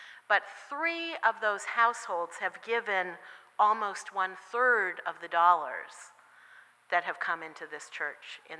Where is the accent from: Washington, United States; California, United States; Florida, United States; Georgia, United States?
Washington, United States; I grew up with that in Washington State, so it doesn't really bother me